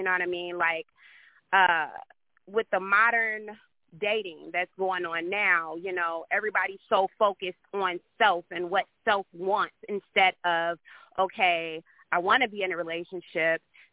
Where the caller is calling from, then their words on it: Chicago, Illinois, United States; calling from Chicago.